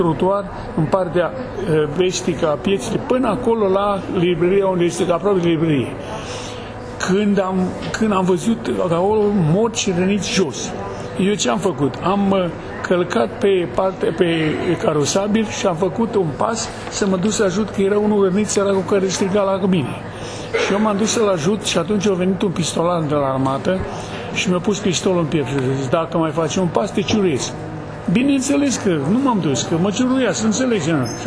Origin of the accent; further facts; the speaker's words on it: Romania; noi nu suntem unguri, noi suntem români